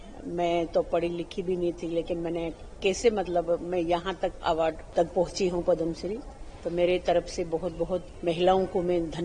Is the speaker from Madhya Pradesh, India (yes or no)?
yes; Madhya Pradesh, India; और मैं झाबुआ जिला की रहने वाली हूँ।